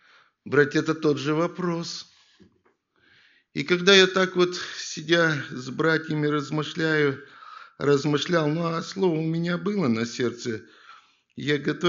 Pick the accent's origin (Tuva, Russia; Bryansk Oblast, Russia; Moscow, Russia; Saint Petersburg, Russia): Bryansk Oblast, Russia; Bryansk; Ну, я сам из Брянска … служитель Брянской церкви.